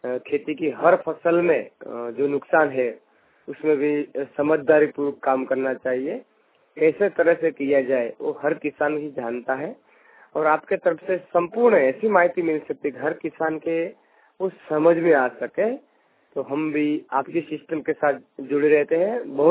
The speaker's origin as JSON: {"language": "Hindi", "region": "Gujarat", "country": "India", "said": "हम गुजरात के रहने वाले हैं"}